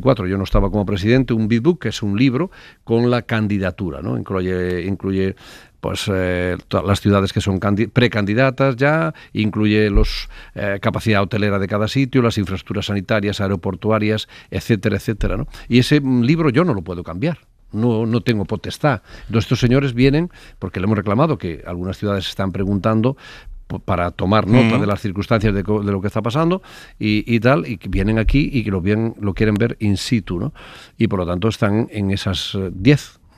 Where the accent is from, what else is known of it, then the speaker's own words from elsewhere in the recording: Galicia, Spain; yo soy, como saben, gallego y tengo muchas... centenares de familiares y de amigos en Venezuela